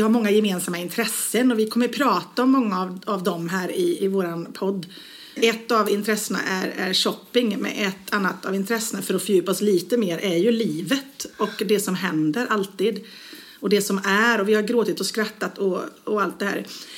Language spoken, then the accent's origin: Swedish; Viskafors, Västra Götaland County, Sweden; Viskafors utanför Borås.